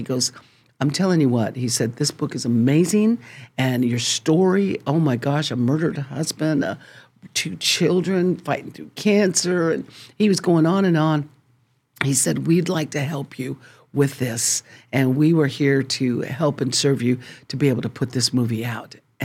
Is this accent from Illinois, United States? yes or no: no; Colorado, United States; And because I am a farm girl, I come originally from Colorado, in case you're wondering.